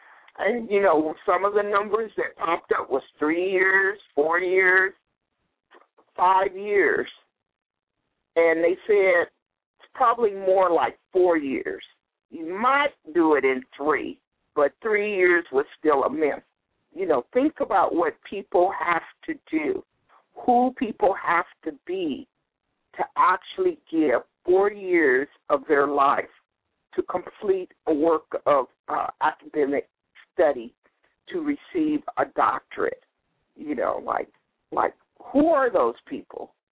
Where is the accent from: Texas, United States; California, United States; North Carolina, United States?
California, United States; Compton; But I was a child from Compton, California. I was to be the first college graduate in my family.